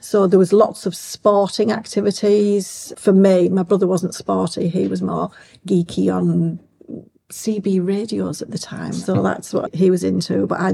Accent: Middlesbrough, North East England, United Kingdom; born there; I was born in Middlesbrough. I was the eldest of two children.

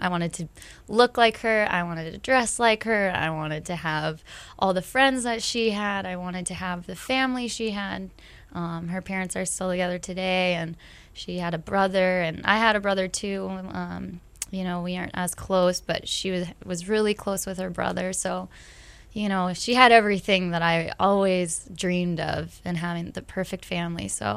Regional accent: Newport Beach, California, United States; I grew up in Newport Beach, California, or the OC, as we all like to call it. And it was exactly what you saw on TV. No different. I grew up there.

